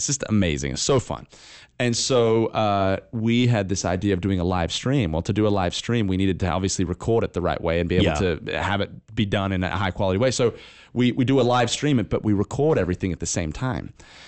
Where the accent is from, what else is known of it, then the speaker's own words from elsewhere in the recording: Australia; I'm from Australia.